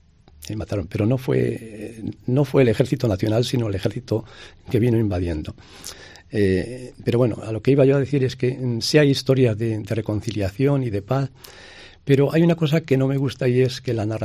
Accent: Ávila, Castile and León, Spain; ha circulado ya por más de 20 ciudades y pueblos, entre ellos mi tierra, Ávila, Madrid.

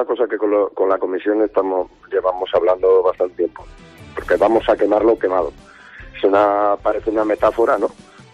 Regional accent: Montán, Valencian Community, Spain; yo soy de Montán

